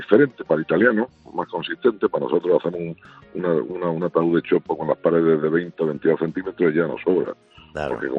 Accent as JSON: {"language": "Spanish", "town": "Almería", "region": "Andalusia", "country": "Spain", "said": "soy un emprendedor de Almería."}